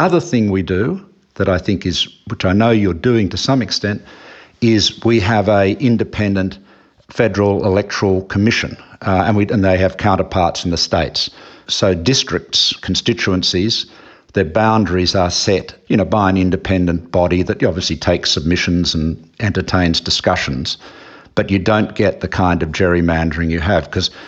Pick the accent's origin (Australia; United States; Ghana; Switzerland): Australia; as an Australian